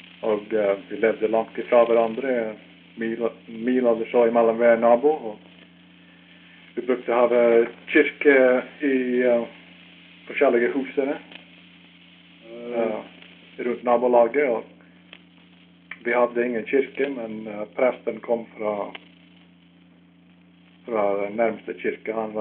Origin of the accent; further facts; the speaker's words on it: Moose Lake, Minnesota, United States; also born or lived in Port Arthur, Canada / North Dakota; Då efter det så levde jag i västra parten av North Dakota till jag var 8 år gammal. Och då flyttade vi till östra Minnesota, till Moose Lake. Omtrent 50 mil söderifrån Duluth. Och där gick jag till skola och till högskola.